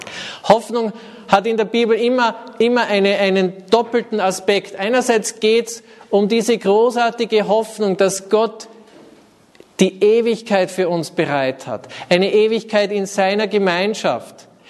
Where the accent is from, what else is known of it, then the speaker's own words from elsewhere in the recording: Gosau, Upper Austria, Austria; Ich bin ja in der Gosau im Salzkammergut aufgewachsen und am Berg, also schon Richtung Dachstein